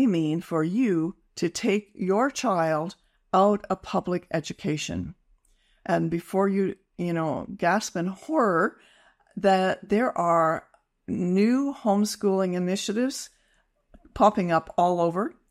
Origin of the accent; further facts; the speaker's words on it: Canada; The opportunity we have as Canadian citizens, as parents, as grandparents, as those who are interested in protecting our children